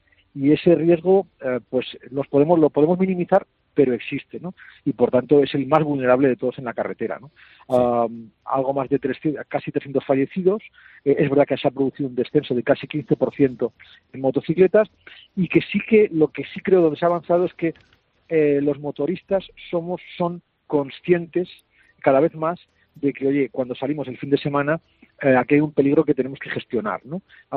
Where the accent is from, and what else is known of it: Spain